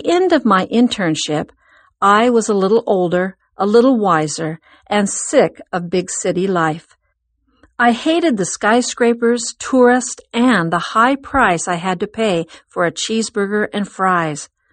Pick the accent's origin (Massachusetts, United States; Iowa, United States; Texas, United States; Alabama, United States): Texas, United States; moved away as an adult; It was my first time to live outside of my home state of Texas. With my move north came culture shock. I grew up in a big city in Texas, but it was no comparison to the tightly packed boroughs of New York